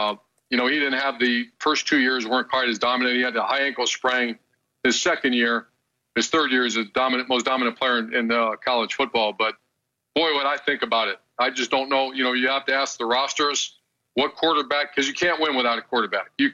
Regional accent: Cincinnati, Ohio, United States; So the Bengals can do it. It's a great city. It's actually my hometown.

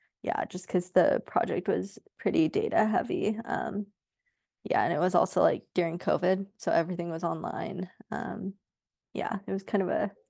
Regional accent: Sacramento, California, United States; So I grew up like in the Sacramento area in California. My parents are still out there.

